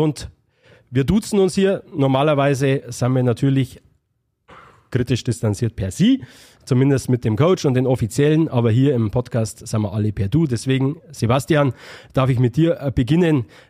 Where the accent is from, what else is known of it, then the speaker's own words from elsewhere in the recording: Bavaria, Germany; accent: Upper Franconian; ich bin in Oberfranken auf die Schulgänge an der Grenze aufgewachsen. Anscheinend kann ich es nicht ganz. Ich habe dort studiert, also ich kann es anscheinend nicht ganz leugnen.